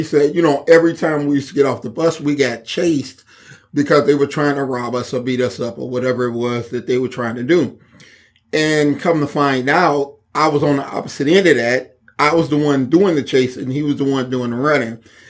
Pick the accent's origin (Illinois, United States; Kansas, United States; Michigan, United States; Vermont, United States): Illinois, United States; Chicago; I just think about all those good times that I had growing up in Chicago and all those times I continue to have.